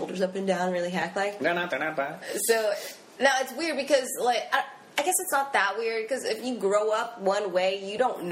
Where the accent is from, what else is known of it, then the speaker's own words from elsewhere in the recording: Indiana, United States; Okay, so I'm from Indiana, and it was kind of challenging growing up there.